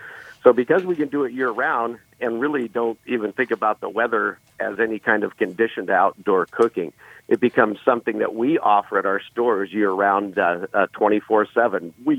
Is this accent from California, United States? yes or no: yes; Santa Maria, California, United States; Well, I grew up in Santa Maria, which is kind of considered the home of tri-tip cooking in the United States.